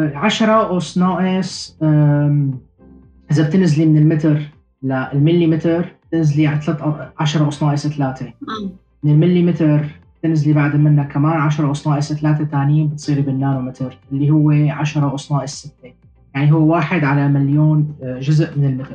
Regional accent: Syria; also born or lived in France / Germany; now in United Kingdom; أنا خريج جامعة من سوريا وسافرت على، يعني مرقت بكذا مرحلة، يعني مرقت فترة بفرنسا وكان في ألمانيا وبعدين اجيت على بريطانيا، فيعني قصة هيك 10 سنين مرقوا مثل الحلم

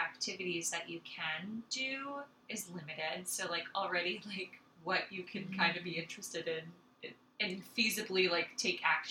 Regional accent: Canaan, New Hampshire, United States; So I'm from Canaan, New Hampshire, which is just outside of Lebanon and Hanover, if anyone has heard of these places.

